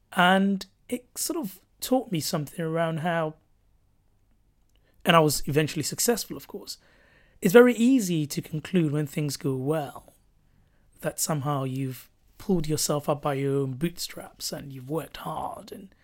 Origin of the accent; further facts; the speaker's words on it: Ghana; moved away as an adult; now in United Kingdom; it's when I came to the UK from Ghana and as a sort of pushy 18-year-old said to my history teacher at Freeman College